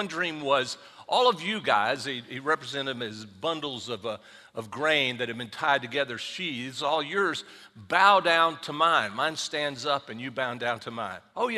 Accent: the South, United States; But I'm from the South anyway, so I like that.

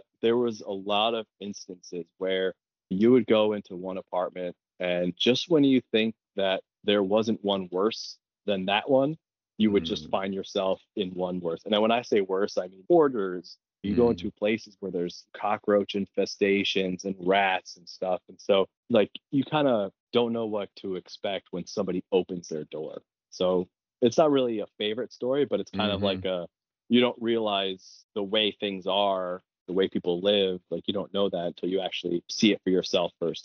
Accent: Rome, New York, United States; My hometown, Rome, New York, which is central New York, mm-hmm. about an hour away from Syracuse

